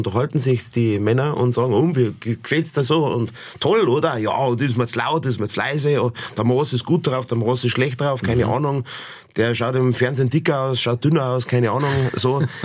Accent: Bavaria, Germany; Also ich bin ein Bayer, ihr holt euch hier in Baden-Württemberg, bin ja jetzt auch schon einer fast, holt ihr euch an Bayern und ich bleibe so, wie ich bin.

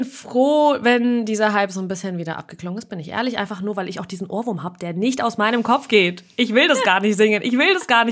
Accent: Russia; Weil wir kommen ja aus Russland und da ist dieses Image vielleicht auch nicht zu unbeliebt

